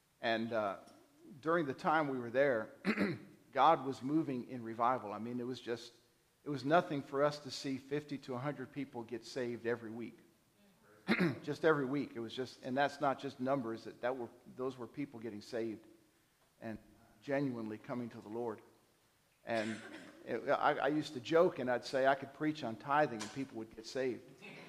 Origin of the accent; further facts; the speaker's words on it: New York, United States; accent: New York; We all have an accent. I think Todd said I've still got a little bit of a New York one in there somewhere. It's there. You know, it's hidden a little bit, but it's there.